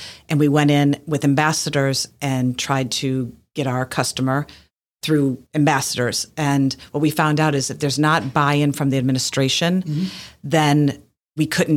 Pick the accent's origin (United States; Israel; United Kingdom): United States; Chicago, Illinois; I'm originally from Chicago